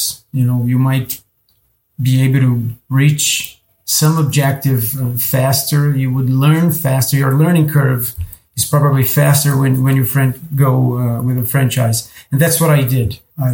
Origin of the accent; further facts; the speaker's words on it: Brazil; English is a second language; Well, I am Brazilian. I was born in Brazil.